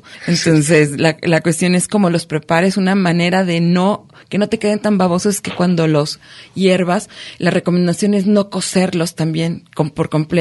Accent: Durango, Mexico; Y acá en mi tierra, en Durango, se hace una especie de barbacoa

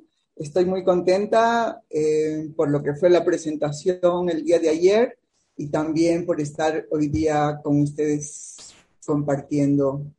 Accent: Peru; moved away as an adult; now in Mexico; Pues yo soy peruana de origen y soy naturalizada mexicana. Llevo en México 33 años. Vine a México a estudiar una maestría en Flaxo. Vine por 2 años.

